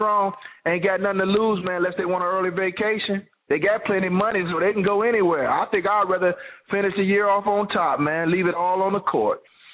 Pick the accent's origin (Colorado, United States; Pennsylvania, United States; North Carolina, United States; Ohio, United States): Ohio, United States; Cleveland; Hey, matter of fact, I'm from Cleveland.